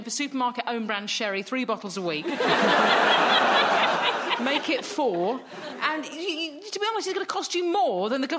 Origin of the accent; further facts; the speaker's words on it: Croydon, London, United Kingdom; I grew up in Croydon, an area of great social mobility.